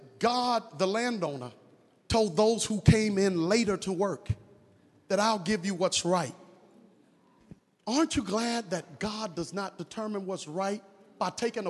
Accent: Brooklyn, New York, United States; I'm from Brooklyn.

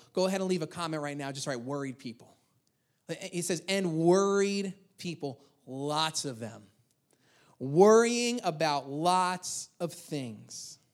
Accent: Long Island, New York, United States; Well, we're from Long Island. Forget about it, right?

